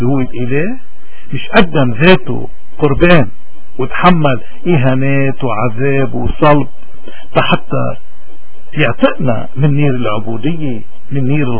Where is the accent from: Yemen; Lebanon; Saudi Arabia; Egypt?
Lebanon; نحن كلبنانيين نحن يمكن اكثر الناس بحاجة تنرجع لإيماننا، تنرجع لجذور الإيمان